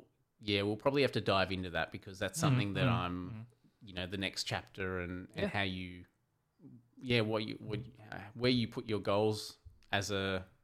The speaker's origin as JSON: {"language": "English", "town": "Mudgee", "region": "New South Wales", "country": "Australia", "said": "Mudgee, a small town in New South Wales, eastern Australia."}